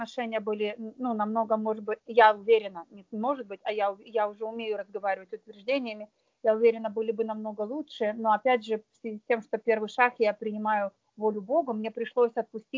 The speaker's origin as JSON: {"language": "Russian", "town": "Odesa", "region": "Odesa Oblast", "country": "Ukraine", "lives_now": "United States", "said": "я созависимая, и я сегодня живу в Техасе, вообще я одесситка"}